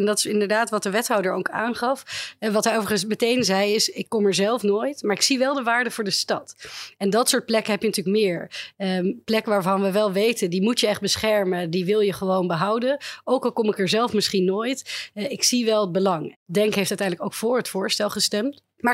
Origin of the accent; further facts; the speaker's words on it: Amsterdam, North Holland, Netherlands; We hoeven dus als Amsterdammers ook niet te accepteren.